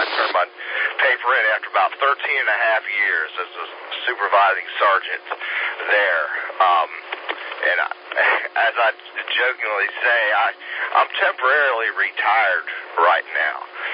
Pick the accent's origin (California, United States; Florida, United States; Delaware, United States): Delaware, United States; Wilmington; born there; I was born in Wilmington, Delaware.